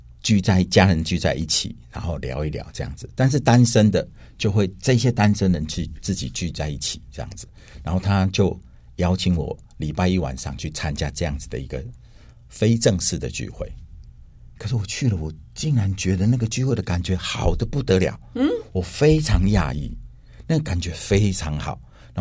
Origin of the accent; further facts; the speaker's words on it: Xihu, Changhua County, Taiwan; 我老家在彰化西湖